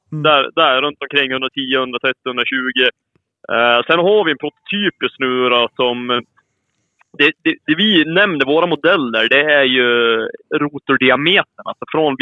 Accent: Sundsvall, Västernorrland County, Sweden; Jag är från Sundsvall.

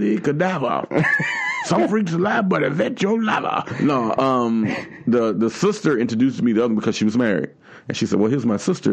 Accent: Tallahassee, Florida, United States; Hey, man, I'm from Tallahassee, Florida. It's a different kind of strength, man. Close to Georgia, we eat the red clay up there.

